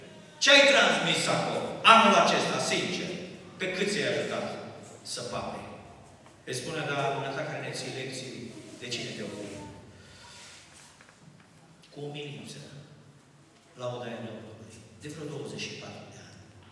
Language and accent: Romanian; Romania; Eu venim din România